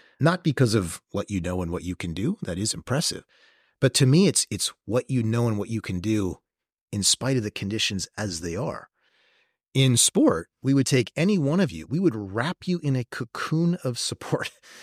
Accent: Winnipeg, Manitoba, Canada; Well, I'm from Winnipeg, eh?

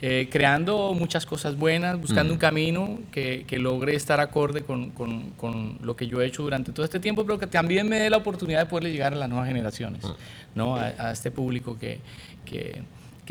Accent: Colombia; nosotros tenemos algunas cosas en Colombia, en familia, con mi esposa. Tenemos un pequeño centro comercial en mi pueblo natal.

